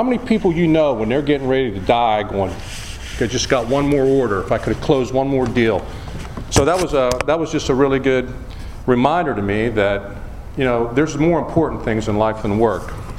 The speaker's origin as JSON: {"language": "English", "town": "Houston", "region": "Texas", "country": "United States", "said": "And I said, I'm from Houston."}